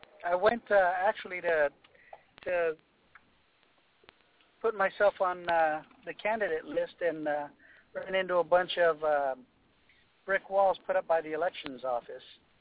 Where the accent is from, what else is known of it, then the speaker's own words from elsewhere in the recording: California, United States; Born and raised in the Bay Area. Ended up going to school while I was at work at the sheriff's office.